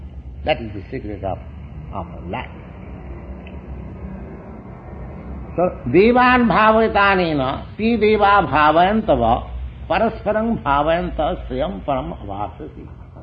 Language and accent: English; India; born there; when I was born in India